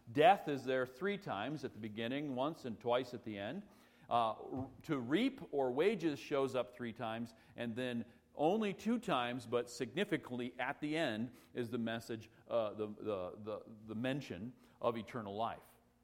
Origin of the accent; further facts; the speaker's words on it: United States; but that would make me an American. But before I'm an American, I'm a Christian.